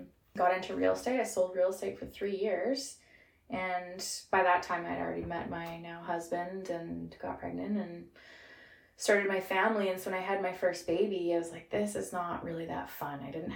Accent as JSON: {"language": "English", "country": "Canada", "said": "As a Canadian, even the police report, they didn't take me seriously."}